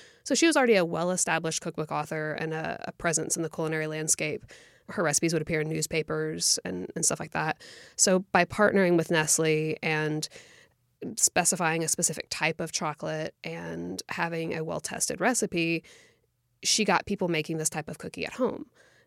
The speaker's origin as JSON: {"language": "English", "country": "United States", "tie": "born or raised there", "said": "For me, a lot of it has to do with taking a holistic approach to our experience of growing up in America"}